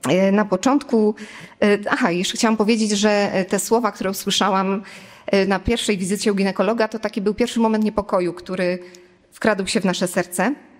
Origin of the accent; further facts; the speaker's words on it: Gostyń, Greater Poland Voivodeship, Poland; w ogóle pochodzimy z Gostynia. Gostyń jest około 80 kilometrów od Poznania.